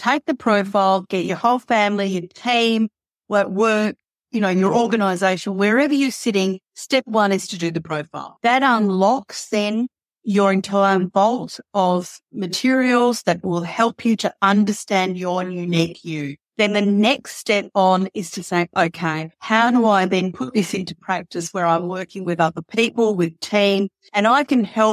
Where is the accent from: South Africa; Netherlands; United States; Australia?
Australia; I'm Australian and I'm really basic, okay?